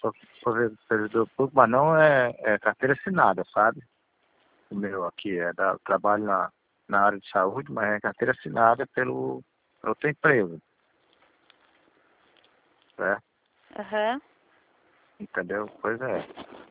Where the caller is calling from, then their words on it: Rio Branco, Acre, Brazil; Rio Branco, Acre.